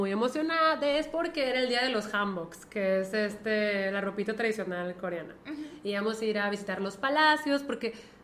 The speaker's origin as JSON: {"language": "Spanish", "country": "Mexico", "said": "nosotros somos mexicanos"}